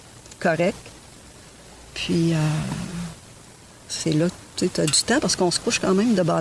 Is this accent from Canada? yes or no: yes; Quebec, Canada; now in Val-d'Or, Canada; Ben, je viens de l'Abitibi. Maintenant, je reste à Val-d'Or, mais je suis née près d'Amos.